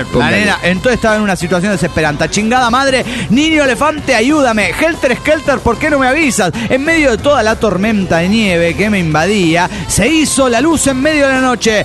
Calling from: Buenos Aires, Argentina; de Buenos Aires, Argentina.

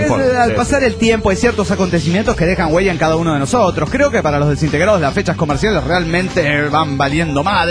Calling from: Golden, Colorado, United States; de Golden, Colorado.

